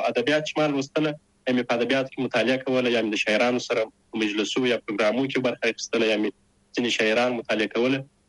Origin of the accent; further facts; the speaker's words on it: Shajoy, Zabul, Afghanistan; زه اصلا د زابل ولایت د شاجوی ولسوالۍ یم. تقریبا په 2015 میلادي کې د زابل په شاجوی کې د مسازو په نوم په یوه کلي کې هلته ونړۍ ته راغلم،